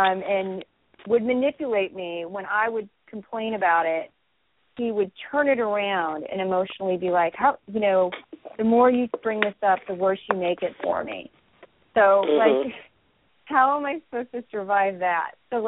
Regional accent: New York, United States; I thought, well, I'm not from another country. I'm from New York.

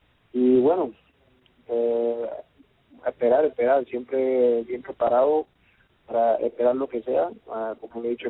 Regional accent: Turbo, Antioquia, Colombia; Y pues mi patria también, Colombia, que me vea mi gente, me gustaría, por ejemplo, mi tierra natal, como de Turbo

